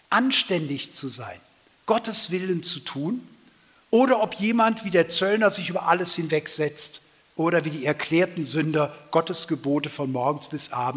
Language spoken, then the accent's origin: German; Rhineland, Germany; das musste ich als Rheinländer erst üben